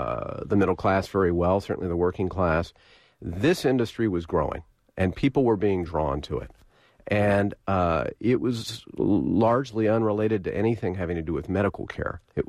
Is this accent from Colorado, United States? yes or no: no; Berkeley, California, United States; now in Oakland, United States; I grew up in Berkeley. I came of age in the 1970s when marijuana use was very widespread. I live in Oakland now.